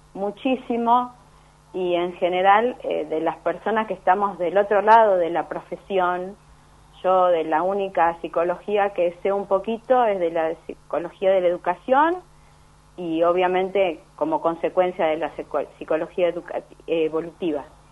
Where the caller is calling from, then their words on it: Azul, Buenos Aires Province, Argentina; de Azul, doctor